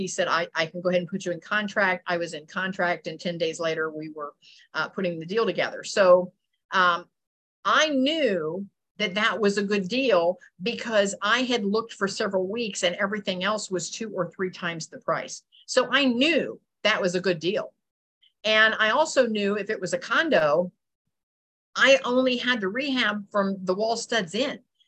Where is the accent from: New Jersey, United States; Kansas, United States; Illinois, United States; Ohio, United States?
Ohio, United States; Columbus; And I'm from Columbus, Ohio.